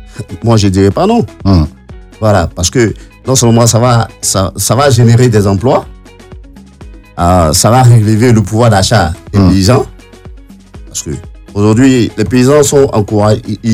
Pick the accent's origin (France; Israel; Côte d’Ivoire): Côte d’Ivoire; Alors, moi, en tant qu'Ivoirien, je ne préfère pas qu'on subventionne les paysans russes ou ukrainiens.